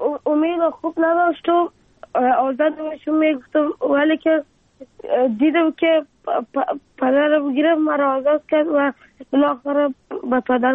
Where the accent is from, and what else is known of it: Afghanistan